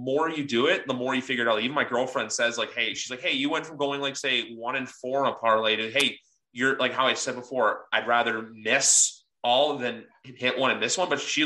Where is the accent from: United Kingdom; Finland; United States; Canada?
Canada; I'm actually Canadian. I don't live in the States.